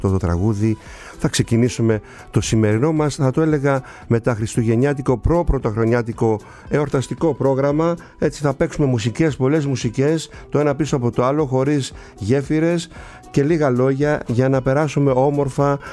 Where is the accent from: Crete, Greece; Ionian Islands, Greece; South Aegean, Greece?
South Aegean, Greece; Kasos; ένας παλιός φίλος ναυτικός από το νησί μου, από την Κάσο.